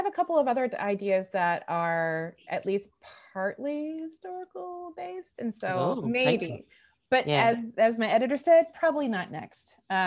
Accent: Lebanon, Indiana, United States; that makes sense to me because I'm from Lebanon, Indiana, and we say Lebden.

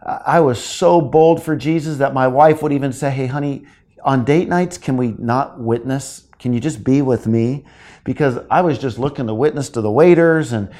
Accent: California, United States; I grew up in California.

